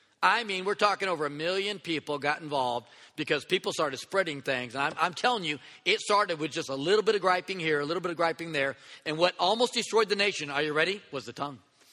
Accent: United States; I'm so glad we don't live in Europe. I got to tell you right now, thank God I'm American.

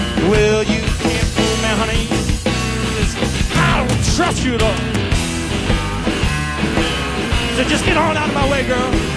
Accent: Roanoke, Virginia, United States; I'm from Roanoke, Virginia. And I actually live here now. I moved here about 2 months ago, and I love your beautiful city.

